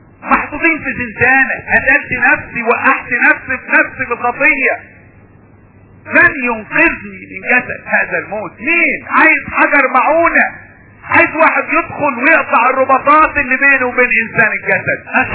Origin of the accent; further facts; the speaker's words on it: Egypt; عندنا في مصر يشنقوه